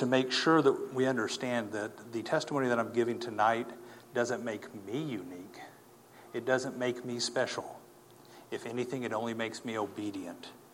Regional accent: Tulsa, Oklahoma, United States; also born or lived in Jay; I live in North Carolina, and I have been on the East Coast now for about 10 years. But I grew up in Tulsa and up in Jay, Oklahoma, where I graduated from

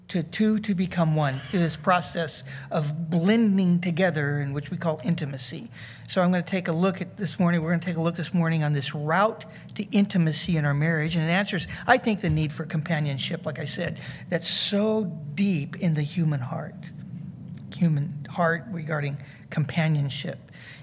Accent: Talala, Oklahoma, United States; I grew up in Tallala

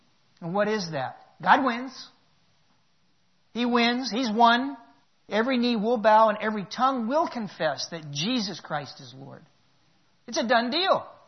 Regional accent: Oklahoma, United States; I know that I like biscuits and gravy. I'm from Oklahoma. I've eaten them and I know it.

